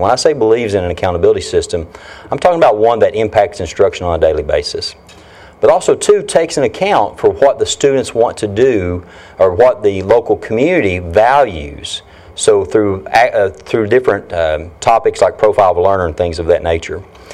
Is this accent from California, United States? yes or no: no; Kentucky, United States; I'm from Eastern Kentucky.